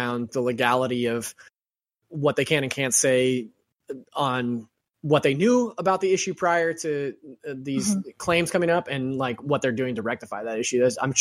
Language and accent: English; Stockton, California, United States; Whereabouts? I'm from Stockton.